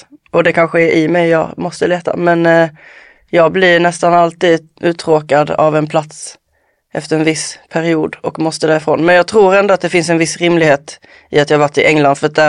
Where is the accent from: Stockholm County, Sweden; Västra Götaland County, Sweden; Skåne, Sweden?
Skåne, Sweden; Malmö; Så jag är född i Malmö.